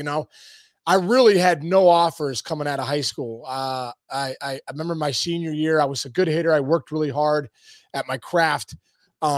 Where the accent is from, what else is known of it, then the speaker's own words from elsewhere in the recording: Pittsburgh, Pennsylvania, United States; also born or lived in New Jersey; I grew up in Jersey. I was 5 years old when I moved to Pittsburgh. So I grew up in Pittsburgh, but you're right. But my family's from New York and New Jersey.